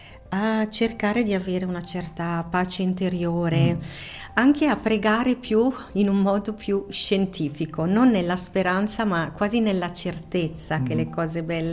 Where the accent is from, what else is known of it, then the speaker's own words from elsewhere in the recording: Morbio Inferiore, Ticino, Switzerland; Io sono cresciuta a Morbio Inferiore, zona Balbio, ed eravamo tantissimi bambini.